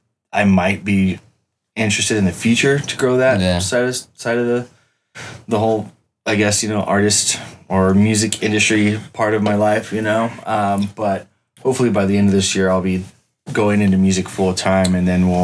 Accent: Phoenix, Arizona, United States; born there; also born or lived in El Paso / Austin; Yeah, before that I was in Arizona. I was born in Phoenix, Arizona. Lived in El Paso for a while. Moved out of there. Went to Austin.

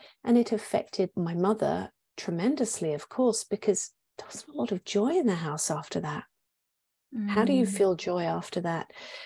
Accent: England, United Kingdom; I'm English.

